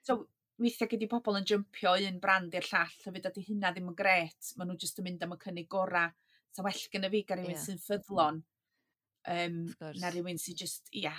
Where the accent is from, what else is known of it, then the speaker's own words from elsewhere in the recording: Wales, United Kingdom; first language Welsh; Ia, dwi di stryglo hefo hwn, de, achos bod i Cymraeg di iaith gyntaf fi, Cymraeg, da ni siarad, wel, da ni double Dutch, actually, fan hyn, cos gath gŵr fi fagu yn Saesneg.